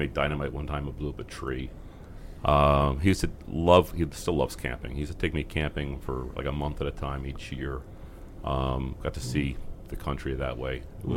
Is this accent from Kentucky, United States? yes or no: no; Kansas, United States; also born or lived in New Jersey; From New Jersey, but I grew up in Kansas.